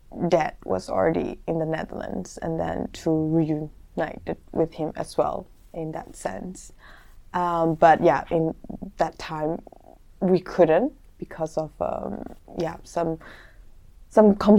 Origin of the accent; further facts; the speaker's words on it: Yangon, Yangon Region, Myanmar; moved away; also born or lived in Thailand; I grew up in Yangon, in Seng, where the Karen community is, and then I left to Thailand